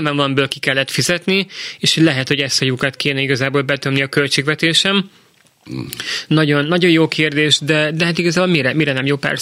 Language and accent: Hungarian; Hungary; Magyarként nekünk ez ilyen mellbevágó.